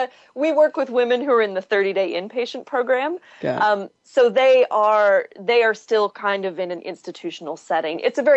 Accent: Dallas, Texas, United States; also born or lived in Austin / Chicago / London; I was living in Austin. I grew up in Dallas. I grew up in South Dallas in Oak Cliff, and then moved to Austin after I got my bachelor's degree

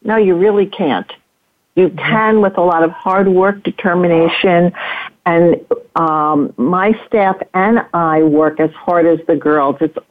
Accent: Arizona, United States; I'm from Arizona, so I kind of know the cities around me better

